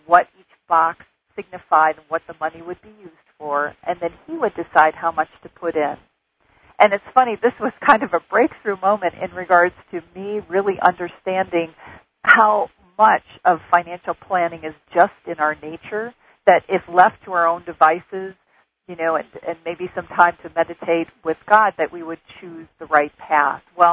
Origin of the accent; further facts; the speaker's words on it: Detroit, Michigan, United States; And I was from Detroit, so I was used to seeing people in poverty and homelessness